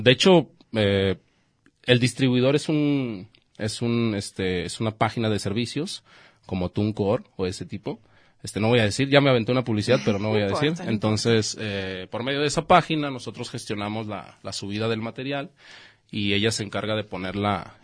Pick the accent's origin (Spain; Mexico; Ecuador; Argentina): Mexico; Guadalajara, Jalisco; Pues yo nací en Guadalajara, en creo que era la clínica 89, si mal no recuerdo.